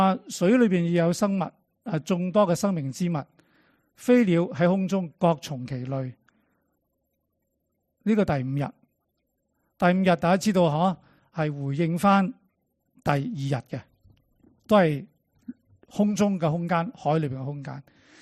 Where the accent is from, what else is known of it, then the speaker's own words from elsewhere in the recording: China; 我们中国人都很多